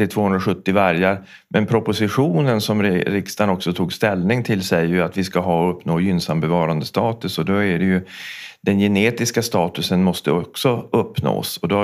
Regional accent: Norsjö, Västerbotten County, Sweden; Jag är ju från Västerbotten, från Norsjö, av födsel och ohejdad vana. För sig utflyttad till västkusten i yngre år och återflyttad.

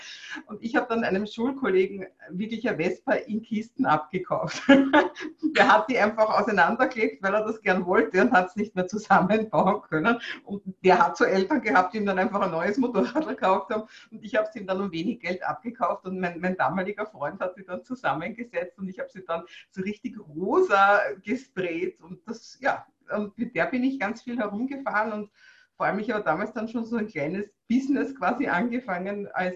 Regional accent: Vienna, Austria; Naja, ich bin halt am Stadtrand von Wien groß geworden

